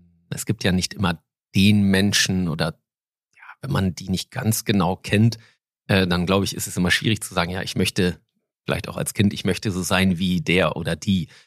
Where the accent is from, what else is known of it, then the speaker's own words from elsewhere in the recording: Wietmarschen, Lower Saxony, Germany; in der Tat gebürtiger Wiedmarscher. Ich sage immer, einer der ersten Wiedmarscher. Vor 50 Jahren war ja die Gebietsreform, so einer der ersten echten Wiedmarscher.